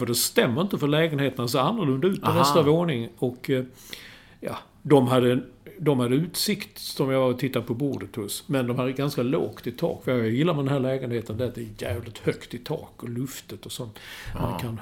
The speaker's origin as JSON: {"language": "Swedish", "country": "Sweden", "said": "Medan jag är svensk. Jag tvättar själv. Här tvättar vi själv."}